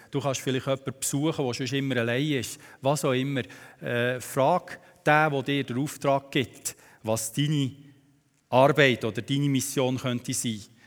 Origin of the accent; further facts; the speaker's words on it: Switzerland; Wir sind in einem fremden Land als Schweizer, Bürger von dieser Nation hier.